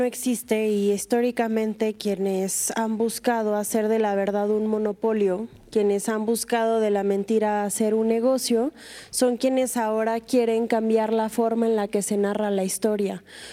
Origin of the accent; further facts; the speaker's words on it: Nayarit, Mexico; si bien soy mexicana, como ustedes también viví el sexenio de Felipe Calderón, yo en Nayarit, la frontera entre Sinaloa y Jalisco